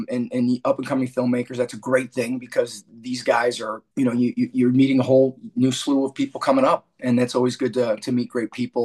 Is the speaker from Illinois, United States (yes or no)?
yes; Chicago, Illinois, United States; now in Los Angeles, United States; No, it's for me, it's I grew up in Chicago, so I'll always be a Cubs